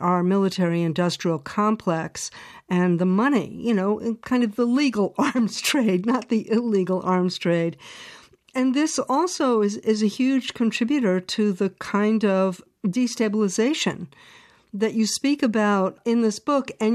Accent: United States; Of course, speaking as an American, I think you could argue that the U.S., is at least as aggressive as China.

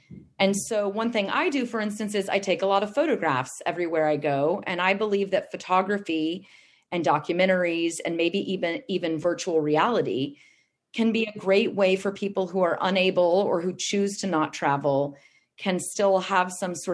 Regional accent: San Antonio, Texas, United States; not least because I'm from San Antonio

